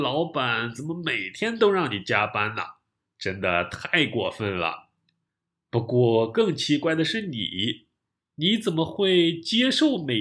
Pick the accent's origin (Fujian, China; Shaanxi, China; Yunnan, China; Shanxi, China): Shanxi, China; Taiyuan; 我的家乡是中国的山西省太原市，是一个北方城市，所以冬天还是挺冷的。最冷的时候可能有零下十几度吧。